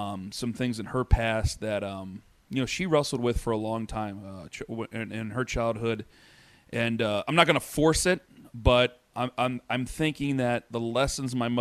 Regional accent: Canton, Ohio, United States; My family has treated Cleveland like it's the biggest city in the world. You know, we're from Canton.

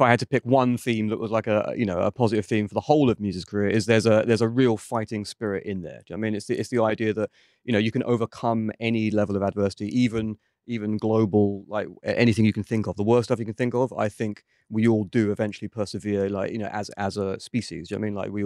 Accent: England, United Kingdom; moved away as an adult; now in Los Angeles, United States; I'm obviously from England, but I've been living in LA for 10 years.

